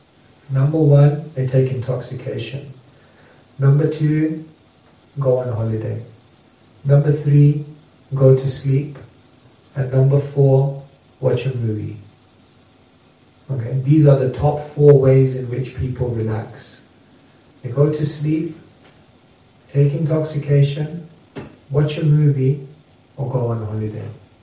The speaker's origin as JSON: {"language": "English", "town": "Wembley", "region": "London", "country": "United Kingdom", "tie": "born or raised there", "said": "And I'm from Wembley. So what happened, one is coming up to Diwali, and the devotees said, there's a big, you know, Diwali parade in Wembley, they do it along the E Road. And I was like, I definitely got to dodge that one. That's like my hometown."}